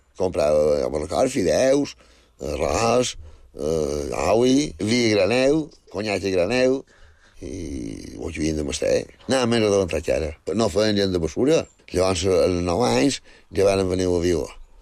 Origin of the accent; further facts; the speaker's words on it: Sant Triau, Balearic Islands, Spain; vaig néixer fora jo, a Sant Triau, en el barri de Sant Maixida. Això està ara anant cap a Campos, hi ha un desvió a la dreta, i és 4 quilòmetres a Sant Triau, i després 2 quilòmetres més hi ha el barri de Sant Maixida